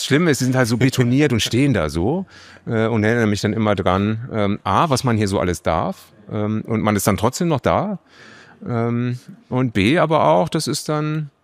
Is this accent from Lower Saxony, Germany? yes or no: no; Husum, Schleswig-Holstein, Germany; aufgewachsen bin ich in Husum an der Nordsee. Das ist ein sehr strukturschwaches Gebiet. Und da gibt's eigentlich nichts.